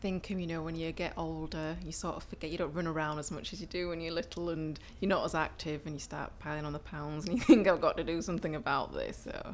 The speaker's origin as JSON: {"language": "English", "town": "Leeds", "region": "Yorkshire and the Humber", "country": "United Kingdom", "moved": "as an adult", "lives_now": "London, United Kingdom", "said": "Okay, so originally I'm from Leeds. I've only just been in London for 3 months now, 4 months."}